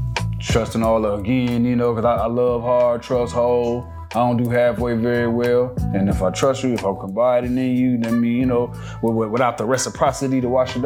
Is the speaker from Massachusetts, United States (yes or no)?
no; Michigan, United States; I'm from Michigan.